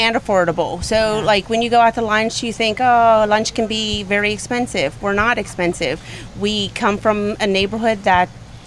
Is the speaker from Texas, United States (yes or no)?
no; Pittsburgh, Pennsylvania, United States; And that's where we're from. We're from Troy Hill.